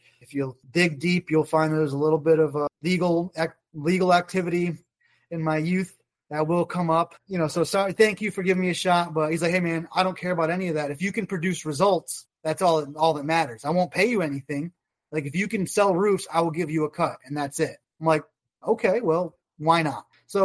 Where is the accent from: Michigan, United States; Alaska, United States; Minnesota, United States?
Michigan, United States; So I grew up in Michigan.